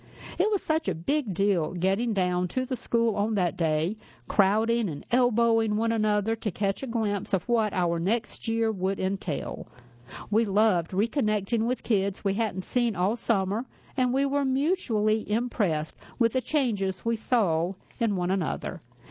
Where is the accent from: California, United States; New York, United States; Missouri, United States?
California, United States; Orange; My older sister Cindy and I grew up in Orange, California during the 1960s and 70s.